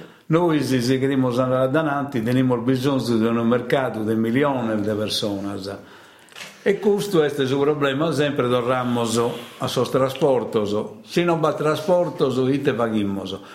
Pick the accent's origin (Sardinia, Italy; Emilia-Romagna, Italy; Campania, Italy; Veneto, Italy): Sardinia, Italy; sono della Sardegna che è sempre un'isola